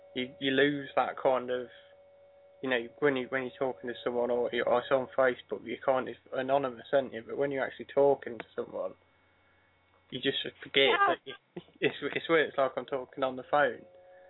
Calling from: England, United Kingdom; accent: English; Yeah, it is, yeah.

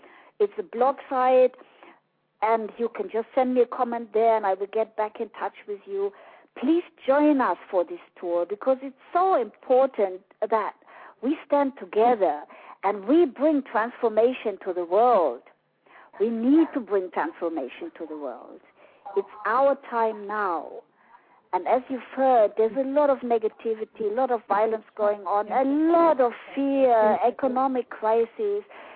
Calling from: Germany; sometimes it's more difficult to call in from the States than it is to call from abroad, like I am calling from Germany.

